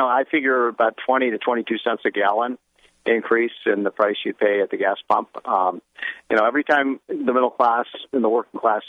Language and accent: English; Chicago, Illinois, United States; Know, I grew up in Chicago.